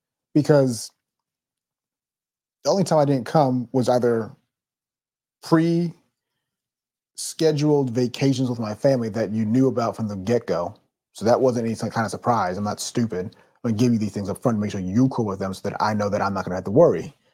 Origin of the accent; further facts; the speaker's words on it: New Jersey, United States; I grew up in Jersey, going to New York enough, and studying theater, Broadway is kind of that goal that we may have.